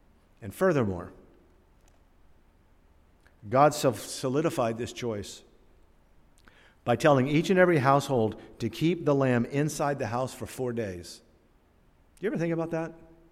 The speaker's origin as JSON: {"language": "English", "country": "Turkey", "tie": "born or raised there", "said": "I remember as a boy growing up in Turkey"}